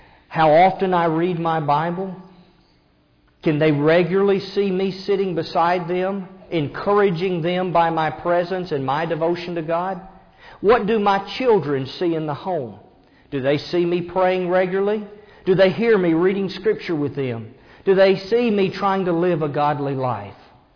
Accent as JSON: {"language": "English", "region": "Kentucky", "country": "United States", "tie": "born or raised there", "also_born_or_lived": "Tennessee", "said": "I was born in Tennessee, but I grew up in Kentucky, and so I grew up as a University of Kentucky basketball fan."}